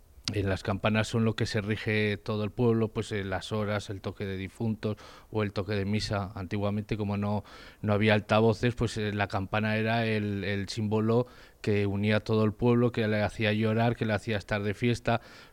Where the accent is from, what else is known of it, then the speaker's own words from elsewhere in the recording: Cellas, Aragon, Spain; somos de las Cellas de toda la vida.